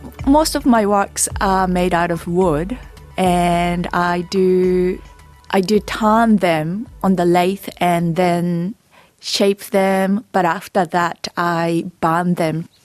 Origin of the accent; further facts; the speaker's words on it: Japan; It's something that I never seen in where I grew up in Japan.